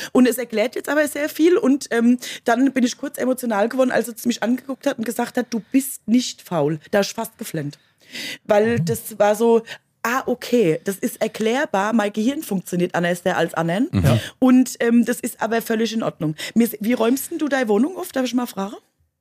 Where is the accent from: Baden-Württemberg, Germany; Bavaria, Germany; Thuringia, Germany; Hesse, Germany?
Bavaria, Germany; Mömlingen; born there; Also, gebürtig aus Mömmlingen. Das ist mir eigentlich auch wichtig.